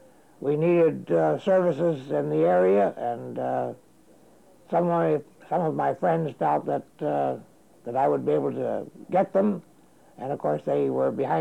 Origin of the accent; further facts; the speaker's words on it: Belleville, Ontario, Canada; also born or lived in Marmora / Point Anne; Well, I was born in Marmara, Ontario, and lived 4 or 5 years in Point Anne, and then moved to Belleville in 1923. So I remained in Belleville from 23 until 39.